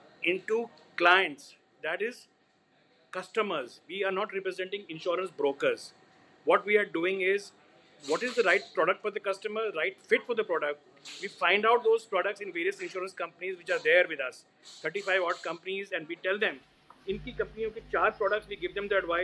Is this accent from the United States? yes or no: no; Bihar, India; I come from Bihar, I went back to Patna and joined my brother's